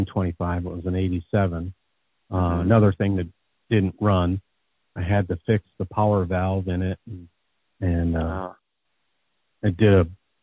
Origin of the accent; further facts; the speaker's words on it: Michigan, United States; I'm from Michigan. I have no idea where we are.